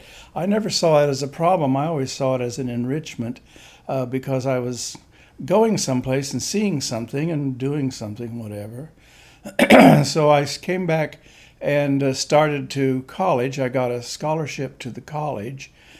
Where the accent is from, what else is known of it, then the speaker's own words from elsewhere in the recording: Oklahoma, United States; also born or lived in Kansas; I was born in Oklahoma, raised in Oklahoma and Kansas, back and forth and back and forth and back and forth.